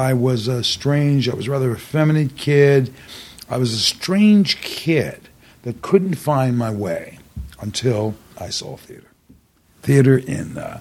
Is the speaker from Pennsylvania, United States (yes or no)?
yes; Philadelphia, Pennsylvania, United States; I grew up in Southwest Philly. It was not South Philly, but we had little tones of South Philly. And we weren't West Philly, which was way too street, but we're right in between.